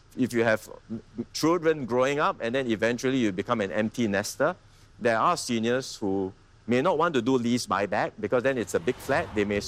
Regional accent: Marine Parade, Singapore; Growing up in Marine Parade will always be a special part of my life. First of all, it's right next to East Coast Park and the beach

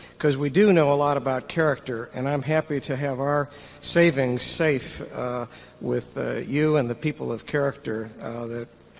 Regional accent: St. Louis, Missouri, United States; from St. Louis. I'm a fertility doctor in St. Louis.

